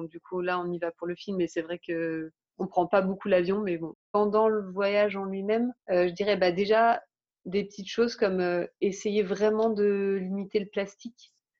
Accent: Paris, Île-de-France, France; vu que j'ai grandi à Paris, en région parisienne

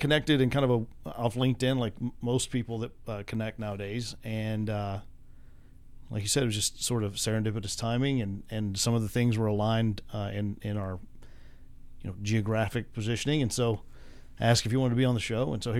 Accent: Midland, Texas, United States; born there; Well, I was born in Midland. We have a street in Midland named Humble.

